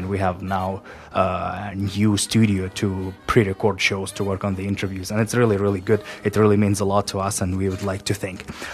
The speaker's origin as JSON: {"language": "English", "country": "Russia", "second_language": "English", "said": "I'm from Russia, I have lots of friends there"}